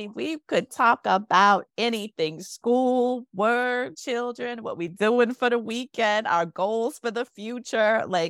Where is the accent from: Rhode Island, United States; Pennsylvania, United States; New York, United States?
New York, United States; Queens; also born or lived in Long Island; Now I'll say, between growing up in Queens and growing up in Long Island, diversity looked different.